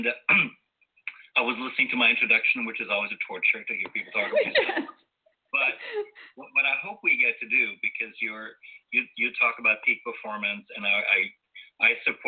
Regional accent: Germany; also born or lived in Portugal / Turkey / Trinidad and Tobago; I'm originally from Germany. My childhood was spent in Portugal and Turkey. As an adult, I lived in Trinidad and Tobago for a while.

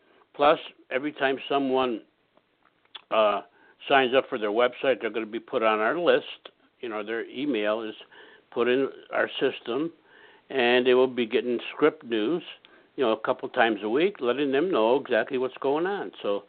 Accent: Cleveland, Ohio, United States; born there; I was born in Cleveland, Ohio. And I was born in an all-Italian neighborhood.

